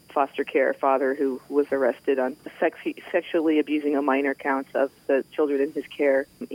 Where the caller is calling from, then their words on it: Palmer, Alaska, United States; Just Palmer Fishhook, not very far.